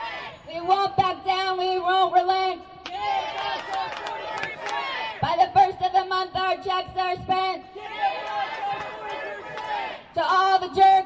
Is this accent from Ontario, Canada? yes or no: yes; Toronto, Ontario, Canada; I'm from Jane and Finch.